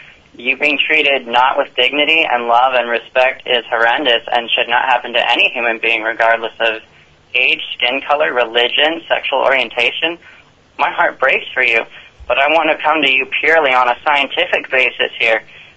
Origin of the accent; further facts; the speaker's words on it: Homer, Alaska, United States; I'm from Homer, Alaska.